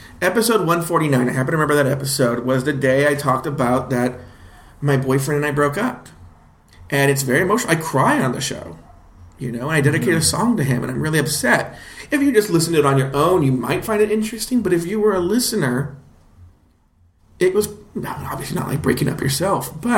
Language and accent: English; Los Angeles, California, United States; So I'm from Los Angeles originally.